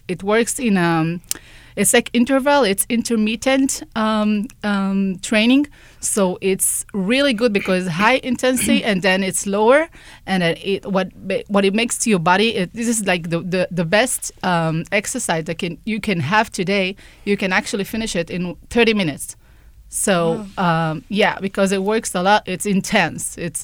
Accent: Israel; I'm originally from Israel, and I used to take it in the university.

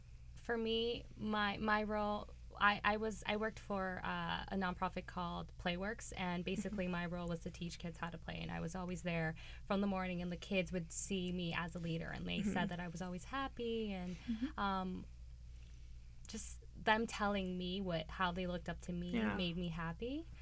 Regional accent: California, United States; I was raised and born in the San Fernando Valley, and I saw a lot that I hadn't seen

